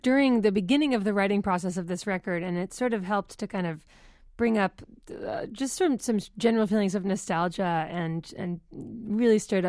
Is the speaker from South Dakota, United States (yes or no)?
no; Boston, Massachusetts, United States; I grew up in Boston and so lucky to, live in Boston.